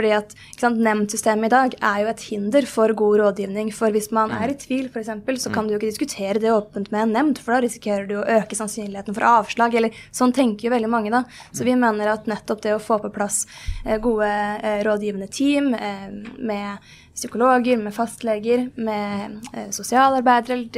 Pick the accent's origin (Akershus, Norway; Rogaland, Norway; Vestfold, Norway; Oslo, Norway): Akershus, Norway; Oppegård; vi er jo begge fra Oppegård da, kommune. Veldig flott sted.